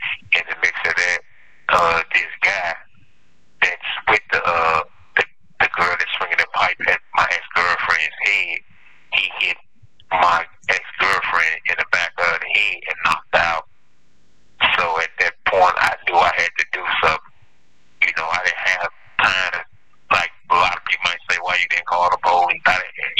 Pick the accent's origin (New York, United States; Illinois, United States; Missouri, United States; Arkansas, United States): Missouri, United States; St. Louis; Right now, I'm located in Montana, Missouri. That's what I'm praying at. So, but I'm from St. Louis, Missouri.